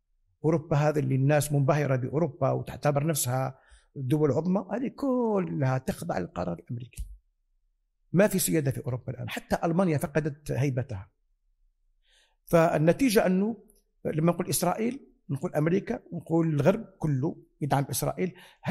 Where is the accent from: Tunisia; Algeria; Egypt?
Algeria; هنا عندنا في الجزائر نقول بأنه ثورة التحرير